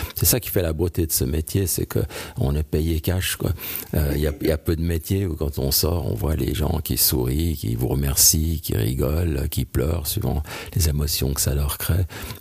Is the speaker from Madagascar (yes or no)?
no; Romandy, Switzerland; d'abord en tant que Suisse roman